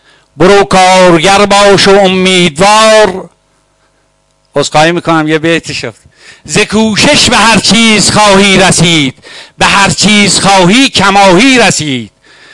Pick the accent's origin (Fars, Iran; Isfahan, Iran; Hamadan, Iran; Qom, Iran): Fars, Iran; Firuzabad; born there; در شهر فیروزآباد که زادگاه من است